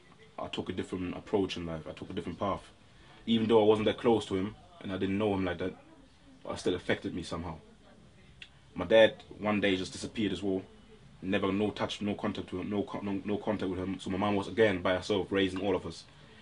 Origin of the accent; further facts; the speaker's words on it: Bremen, Germany; I was born and raised in Germany, in Bremen City, which is next to Hamburg and next to Hannover, which is in the north side of Germany. I was raised by a Ghanaian mom and by my stepdad, who is of American background.